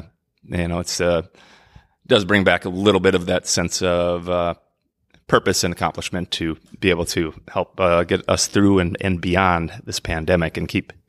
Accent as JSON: {"language": "English", "region": "Minnesota", "country": "United States", "tie": "born or raised there", "said": "right along the St. Croix River in lovely Minnesota, my home state."}